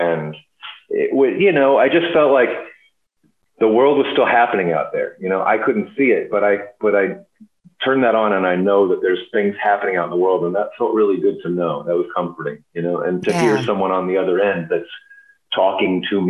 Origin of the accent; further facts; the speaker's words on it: Temple, Texas, United States; It's a song about growing up in Temple, Texas